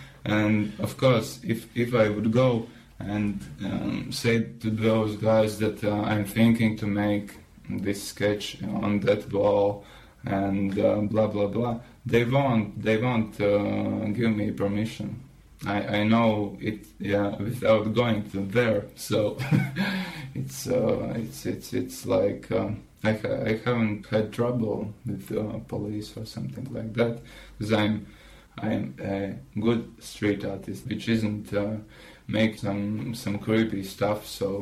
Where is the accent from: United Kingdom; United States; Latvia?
Latvia; English is a second language; I'm originally from Maduana. It's about 200 kilometers from Riga, and a small town. There is living about 10,000 people.